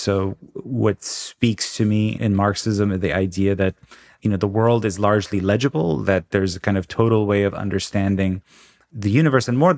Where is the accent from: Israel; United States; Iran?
Iran; Yes, I was born in the Middle East, in the Ayatollah's Iran, where I became an atheist at age 13, 14, in part because, you know, I came from an educated urban upper middle class milieu